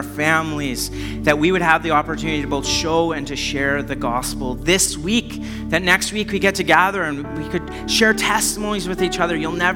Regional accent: Canada; We're so Canadian that we're like, I don't want to offend anybody.

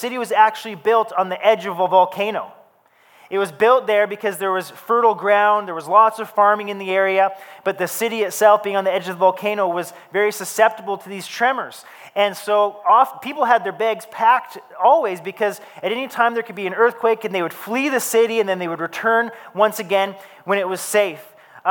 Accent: Victoria, British Columbia, Canada; Growing up in Victoria on Vancouver Island, we were always warned that one day the big one would come.

